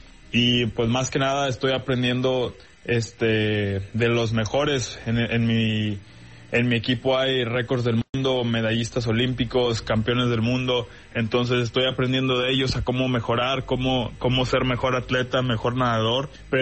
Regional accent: Monterrey, Nuevo León, Mexico; also born or lived in Nuevo Laredo; Yo soy originario de Nuevo Laredo, Tamaulipas, pero toda mi vida he vivido en Nuevo León, en Monterrey.

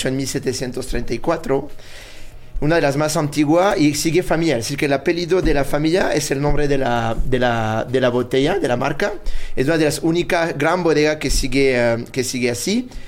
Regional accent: Grand Est, France; born there; Spanish is a second language; yo nací en Champagne, en un pueblito de 350 habitantes en la Champagne.

